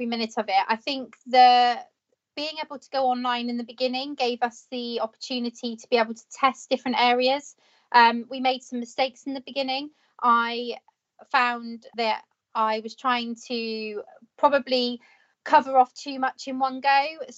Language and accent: English; Weymouth, South West England, United Kingdom; the company I was working for relocated from my hometown of Weymouth to London.